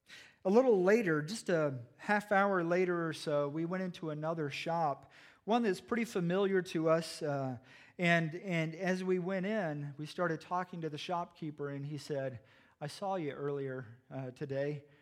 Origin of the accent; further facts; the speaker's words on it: United States; I'm an American, you know?